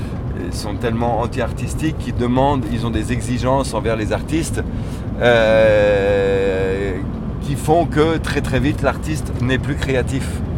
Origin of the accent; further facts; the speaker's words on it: North, France; Moi je viens du nord, c'est de la brique rouge.